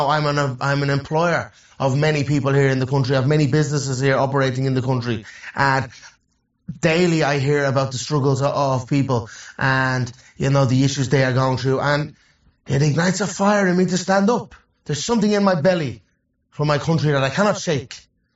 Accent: Dublin, Leinster, Ireland; And I grew up in a Dublin suburb off the city centre called Crumlin. Dublin 12 is the district.

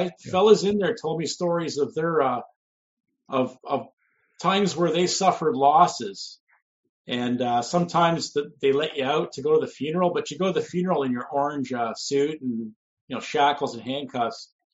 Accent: Brantford, Ontario, Canada; born there; I was born on December 26th, 1969, in the Brantford General Hospital. I'm the son of Hungarian immigrants who escaped from the Soviets, from Hungary, the Soviet-run Hungary.

